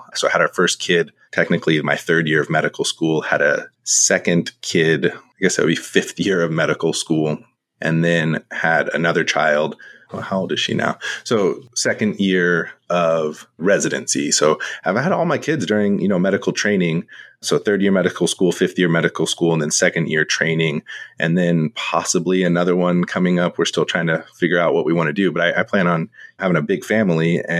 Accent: California, United States; My wife is from California. I'm from California.

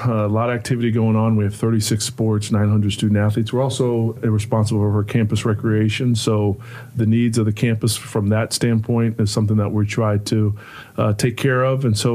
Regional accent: Gainesville, Florida, United States; I grew up in Gainesville, Florida, and the University of Florida was like a stone throw from my house.

